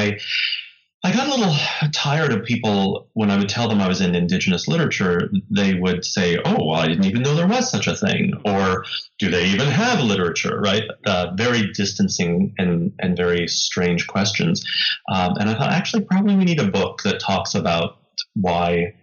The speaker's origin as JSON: {"language": "English", "region": "Colorado", "country": "United States", "tie": "born or raised there", "said": "So I am a citizen of the Cherokee Nation in Oklahoma, and I was raised in Colorado."}